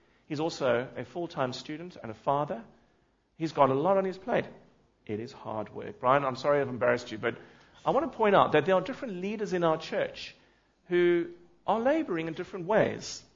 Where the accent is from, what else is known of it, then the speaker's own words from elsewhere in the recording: South Africa; And so, as a South African, I am disappointed to read that lately the South African government is setting out to buy new planes for VVIPs.